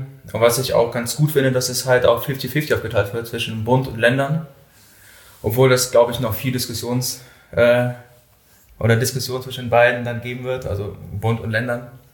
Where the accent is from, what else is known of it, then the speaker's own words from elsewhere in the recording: Munich, Bavaria, Germany; wir kommen ja aus München